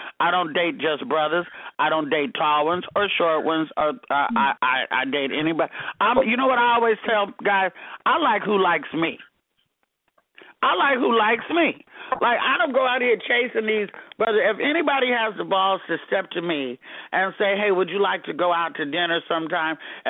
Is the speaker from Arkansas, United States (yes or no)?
yes; Arkansas, United States; I'm from Arkansas. I don't have any problem.